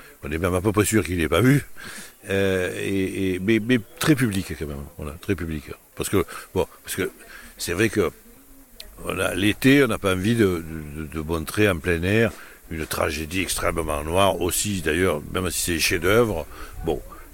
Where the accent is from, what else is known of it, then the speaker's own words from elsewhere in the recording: L'Estaque, Provence-Alpes-Côte d'Azur, France; born there; Donc moi je l'ai fait chez moi, parce que je suis né à l'Estac.